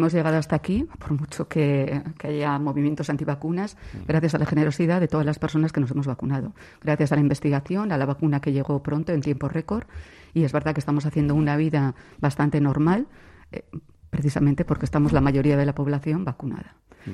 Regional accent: Bilbao, Basque Country, Spain; me parece maravilloso como bilbaína

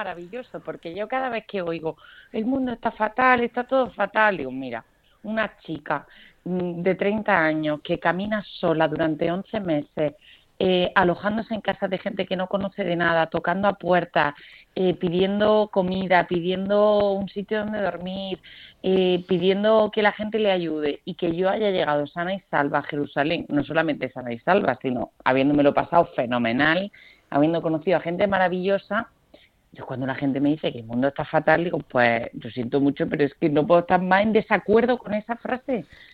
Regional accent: Granada, Andalusia, Spain; Yo soy de Granada.

